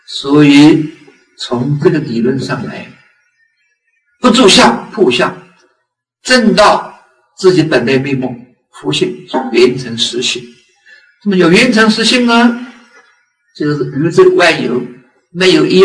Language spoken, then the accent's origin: Chinese; China; 就像我们中国人说成千上万呢